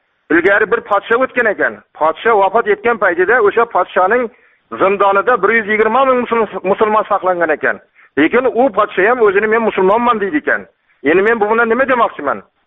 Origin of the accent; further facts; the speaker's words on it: Jizzakh Region, Uzbekistan; Ha, men Jizzax viloyatining Baxmal tumanidan